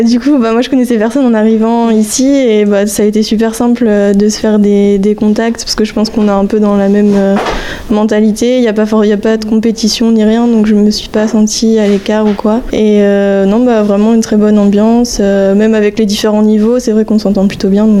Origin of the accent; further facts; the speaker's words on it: Normandy, France; Donc moi je suis pas du tout de la région de base, je suis de Normandie